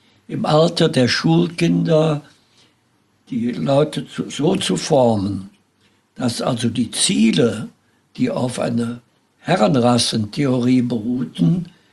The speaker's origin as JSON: {"language": "German", "town": "Schönau", "region": "North Rhine-Westphalia", "country": "Germany", "tie": "born or raised there", "said": "Ja, und ich muss dazu sagen, dass ich geboren und groß geworden bin in der Nordeifel, in einem Tal der oberen Erft. Und der Ort hieß Schönau. Der liegt hinter Münstereifel."}